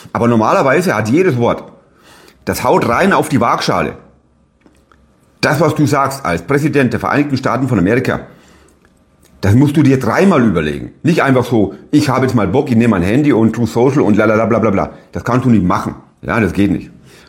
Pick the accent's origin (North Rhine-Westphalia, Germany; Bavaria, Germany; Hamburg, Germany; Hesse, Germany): Bavaria, Germany; Ich kenne die Region, als wär's Oberfranken, meine Heimat, meine Originalheimat, ja?